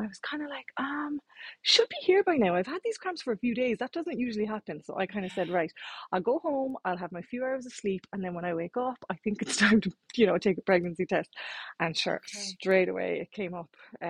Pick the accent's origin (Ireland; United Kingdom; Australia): Ireland; Cork, Munster; I am from Cork, living in Cork. I am 34 years of age and I have just the two twin boys.